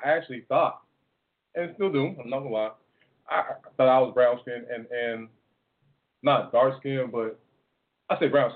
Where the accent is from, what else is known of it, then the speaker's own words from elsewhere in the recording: Colorado, United States; So I tell you, growing up in Colorado